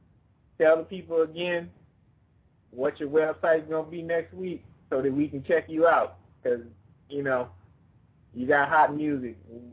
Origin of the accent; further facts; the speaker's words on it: New Orleans, Louisiana, United States; you know I'm going there because I got dual heritage here. I'm from New Orleans.